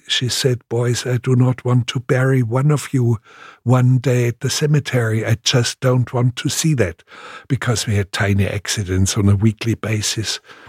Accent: Munich, Bavaria, Germany; born there; English is a second language; Well, actually, I was born in Munich, but I was only 2 weeks old when there was carpet bombardment on Munich.

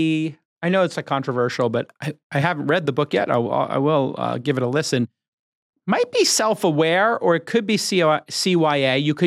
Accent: Brooklyn, New York, United States; And when I grew up in Brooklyn and you grew up in New York, we all took the subway.

